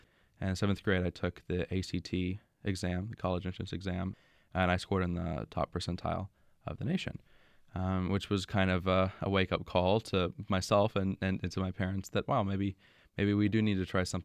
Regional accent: Wichita Falls, Texas, United States; Now, fortunately, there's a fantastic university in Wichita Falls, my hometown, Midwestern State University.

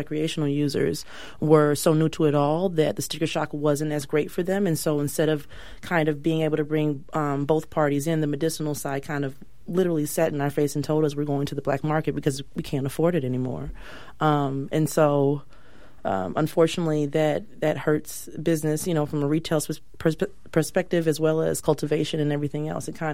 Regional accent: Denver, Colorado, United States; But I came from Denver, so it's much more saturated there than it could ever be probably in the Bay Area.

